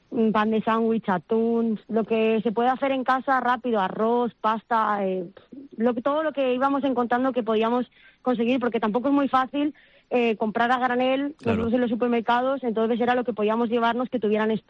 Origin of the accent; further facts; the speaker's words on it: Valencian Community, Spain; now in Almería, Spain; Yo soy valenciana, pero al final Almería es mi ciudad ahora mismo, donde llevamos tiempo viviendo